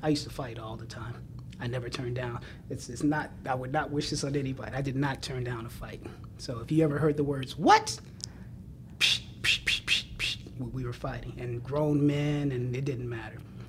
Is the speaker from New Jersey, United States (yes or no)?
no; Los Angeles, California, United States; born there; Yeah, I was born here in Los Angeles, February 18th, 1967. I was born in the backseat of a Buick.